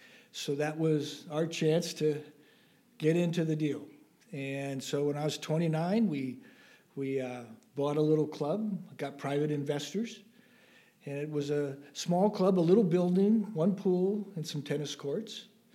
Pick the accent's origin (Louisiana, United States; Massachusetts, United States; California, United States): California, United States; Oakland; I grew up in the Bay Area, Oakland, California